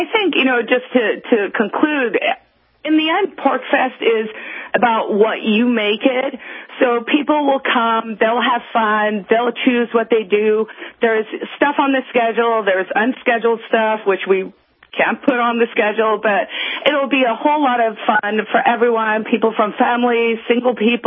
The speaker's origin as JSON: {"language": "English", "country": "South Africa", "also_born_or_lived": "New York", "lives_now": "United States", "said": "And I came from New York and originally from South Africa and not a big gun person."}